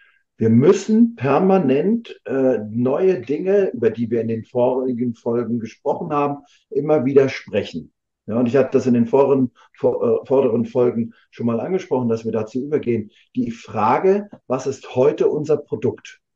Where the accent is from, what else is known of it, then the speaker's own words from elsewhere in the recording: Rostock, Mecklenburg-Vorpommern, Germany; wenn zum Beispiel die Stadtverwaltung hier in meiner Heimatstadt in Rostock ein Schild auf eine Wiese stellt